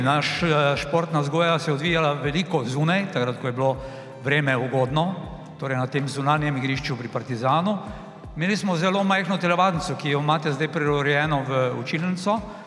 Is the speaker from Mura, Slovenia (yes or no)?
yes; Radenci, Mura, Slovenia; Namreč sam sem doma iz Radenec in smo se z vlakom pripeljali v Ljutomer.